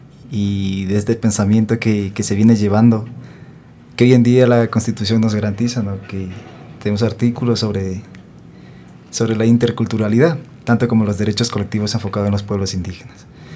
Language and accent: Spanish; Sarayaku, Pastaza, Ecuador; vengo de la comunidad Sarayaku, de la provincia de Sucumbíos.